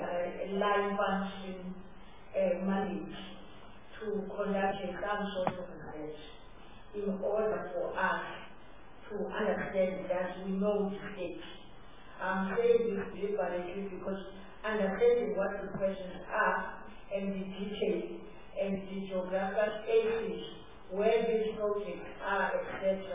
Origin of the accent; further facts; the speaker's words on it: Malawi; I'm from Malawi. I'm from Malawi.